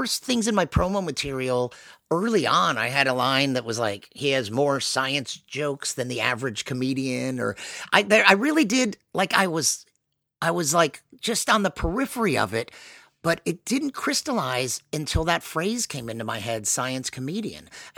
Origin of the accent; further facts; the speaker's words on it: Houston, Texas, United States; I grew up in Houston, and you had to first get accepted to UT and then apply separately to this program.